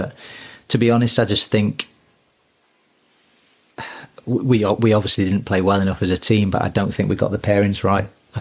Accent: East Midlands, United Kingdom; You know, he's from my hometown. When I was an amateur, I caddied for him when I was 12, and he was the captain of the Notts Boys.

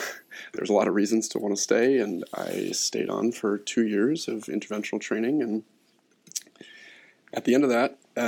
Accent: Montana, United States; I'm from Montana, and I went to college at the University of Montana fully anticipating to be a biology teacher.

